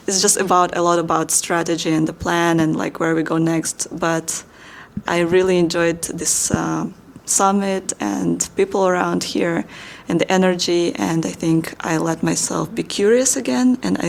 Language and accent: English; Kazakhstan; I am from Kazakhstan